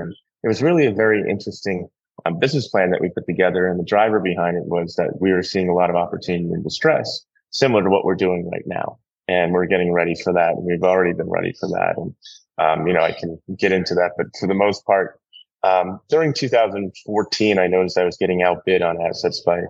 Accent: New York, United States; Yeah, I was born and raised in New York, raised out in Eastern Long Island, lived in New York through college and then working on Wall Street.

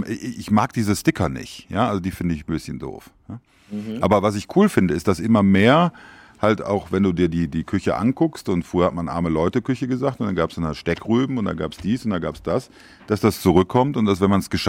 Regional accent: Düsseldorf, North Rhine-Westphalia, Germany; born there; also born or lived in Swabia; Ich bin in Düsseldorf geboren, aber wir sind wesentliche Teile unseres Lebens sind wir irgendwo in Schwaben gewesen.

